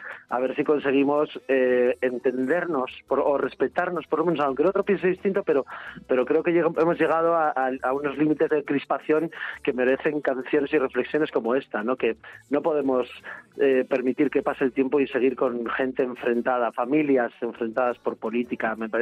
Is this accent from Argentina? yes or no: no; Bilbao, Basque Country, Spain; yo soy de Bilbao.